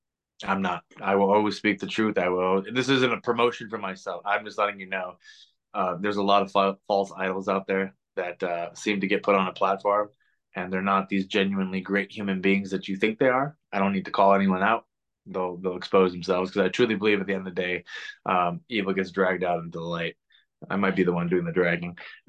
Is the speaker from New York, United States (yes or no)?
no; Chicago, Illinois, United States; victorious in my hometown of Chicago.